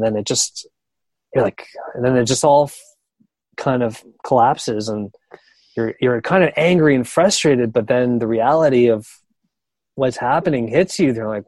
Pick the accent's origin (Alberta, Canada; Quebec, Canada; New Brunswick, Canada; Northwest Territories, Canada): Quebec, Canada; Montreal; It's just like growing up in Montreal it's all the Canadians all the time.